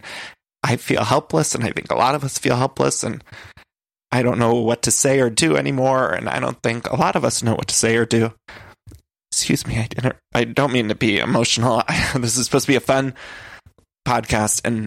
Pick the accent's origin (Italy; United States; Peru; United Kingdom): United States; Ohio; And I am from Ohio, and particularly seeing the news coming out of Dayton this week has just been, it's been tough.